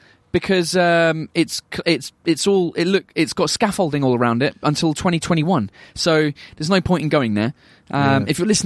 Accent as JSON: {"language": "English", "region": "England", "country": "United Kingdom", "said": "That's because we're English and we're not."}